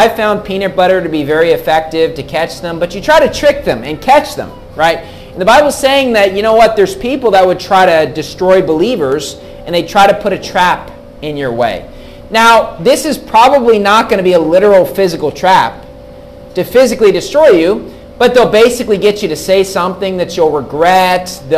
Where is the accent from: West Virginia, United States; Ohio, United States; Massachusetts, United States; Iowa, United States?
West Virginia, United States; also born or lived in Pennsylvania, United States; Now, I grew up in West Virginia in the United States, and during the wintertime, you have a lot of snow.